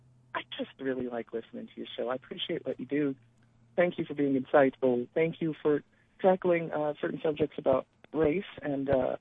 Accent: Colorado, United States; You know, I'm from Colorado, and I say Colorado

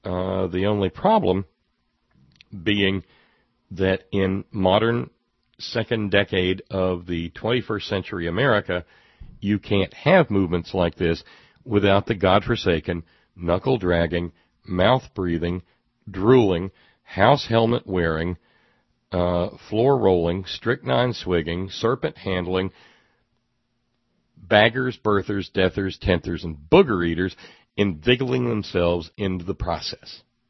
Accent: Oregon, United States; I'm from Southern Oregon, well within the virtual proposed state.

